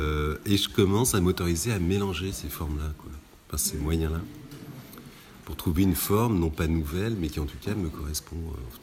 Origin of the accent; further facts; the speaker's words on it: Mâcon, Bourgogne-Franche-Comté, France; born there; je suis né à Mâcon